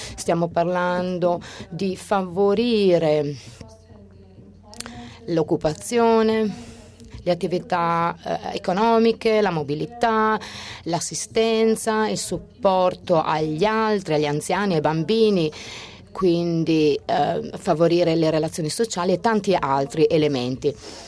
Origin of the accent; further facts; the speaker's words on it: Portugal; Italian is a second language; vengo da Portogallo, passo all'inglese perché non so parlare italiano.